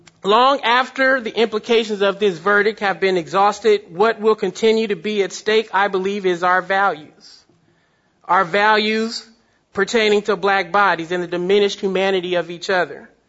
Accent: San Francisco, California, United States; Here, I grew up in Hunters Point. Over the last 10 years, the African-American population of San Francisco has dropped from 10% to below 4%.

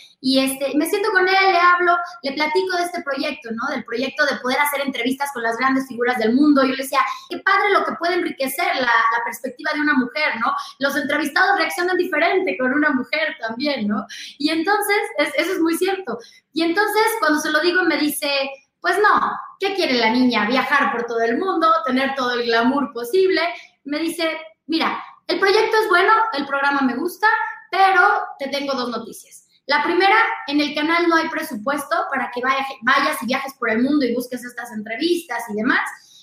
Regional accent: Mexico; soy de México

